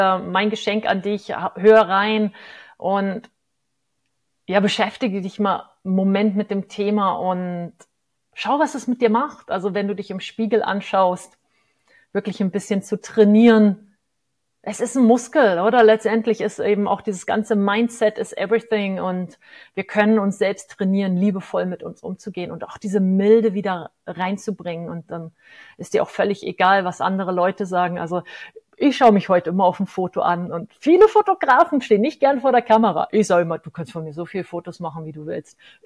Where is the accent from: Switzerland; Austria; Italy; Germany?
Germany; Kiel, Schleswig-Holstein; Du wohnst ja in meiner Ursprungsstadt, also wo ich geboren bin, in Kiel. Ich komme ja ursprünglich aus Kiel.